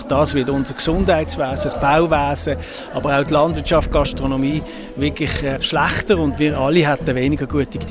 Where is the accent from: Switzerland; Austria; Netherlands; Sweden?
Switzerland; Basel, Basel-Stadt; erinnert mich auch sehr an Basel, wo ich herkomme, mit dieser industriellen Geschichte, die sie hat.